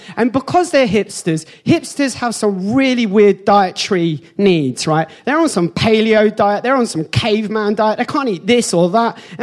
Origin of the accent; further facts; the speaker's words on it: England, United Kingdom; I was going to offer him a cup of tea, being English and all that.